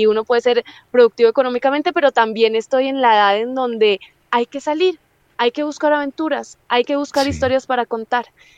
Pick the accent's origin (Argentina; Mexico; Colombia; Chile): Colombia; moved away; cuando salí de Colombia